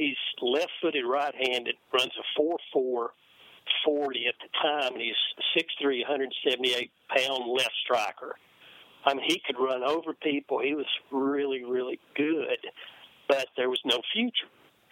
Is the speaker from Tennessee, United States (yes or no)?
yes; Knoxville, Tennessee, United States; You know, I was from Knoxville and University of Tennessee was everything.